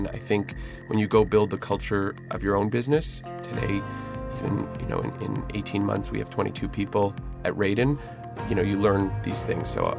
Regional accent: Montreal, Quebec, Canada; because I grew up in Montreal near them.

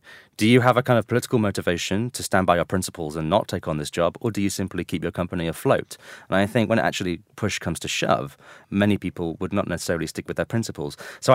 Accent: United Kingdom; to see, as a British citizen, these kind of rallies taking place around Columbus Circle and down Fifth Avenue

